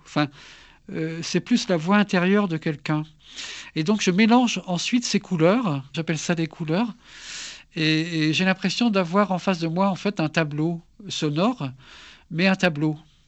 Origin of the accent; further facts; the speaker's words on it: Île-Grande, Brittany, France; Je suis breton de l'île Grande, dans les Côtes d'Armor.